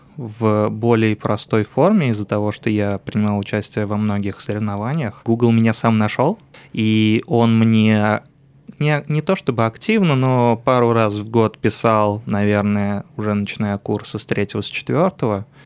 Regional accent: Saratov, Saratov Oblast, Russia; born there; Я родился в Саратове.

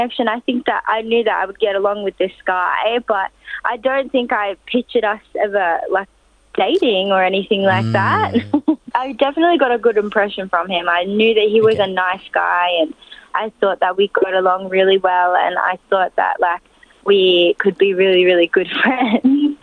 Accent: Australia; And growing up in Australia, like, we had Australian friends, family friends.

